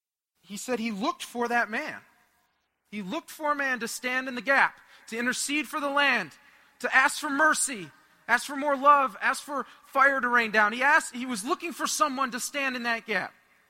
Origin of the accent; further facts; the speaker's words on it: Michigan, United States; I don't know why I said y'all. I'm from Michigan.